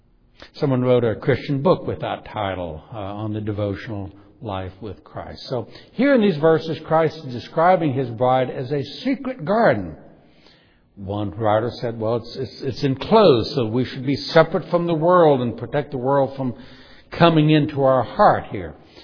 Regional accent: New Orleans, Louisiana, United States; Or in my hometown in New Orleans. I visited there last year.

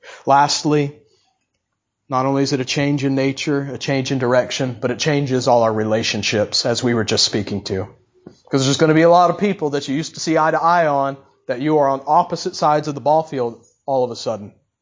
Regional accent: the South, United States; I came from the South.

